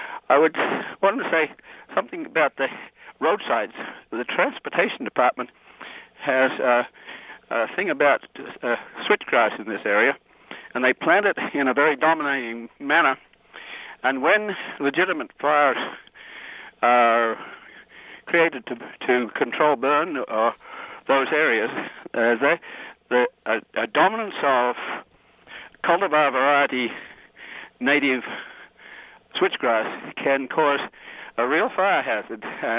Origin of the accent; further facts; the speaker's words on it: Australia; I grew up in Australia, adjacent to a large mountain that was regularly on fire.